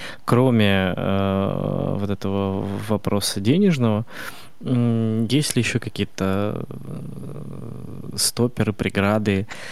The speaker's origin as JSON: {"language": "Russian", "region": "Saint Petersburg", "country": "Russia", "said": "Как петербуржец."}